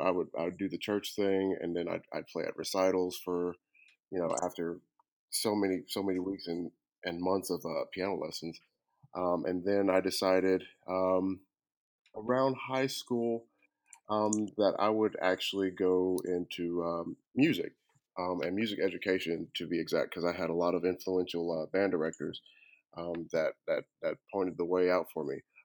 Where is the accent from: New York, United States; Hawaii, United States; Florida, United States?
Florida, United States; Pensacola; I'm born and raised in Pensacola, Florida.